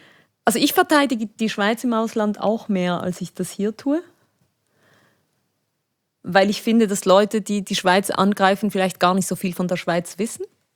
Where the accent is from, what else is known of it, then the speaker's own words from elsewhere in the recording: Spain; Aber es war als Spanierin, wenn du irgendwo diese Töne gehört hast, dann ging es gleich los.